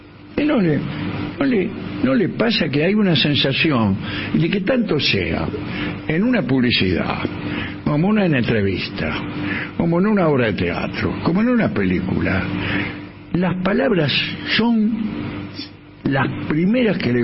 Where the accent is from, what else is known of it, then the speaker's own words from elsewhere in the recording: Argentina; Los argentinos tenemos esta... ¿Cómo somos los argentinos?